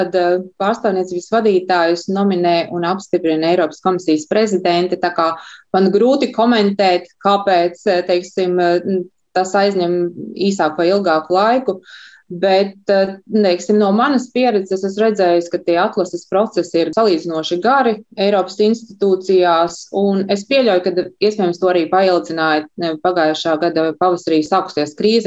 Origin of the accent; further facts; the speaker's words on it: Riga, Latvia; Īsumā esmu dzimusi un augusi Rīdziniece ar dzimtas saknēm no Kurzemes.